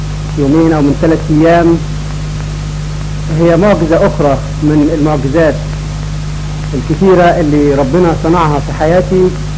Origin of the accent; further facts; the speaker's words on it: Egypt; now in South Africa; انا من مصر، رحلت عن مصر من 4 سنوات فارا بايماني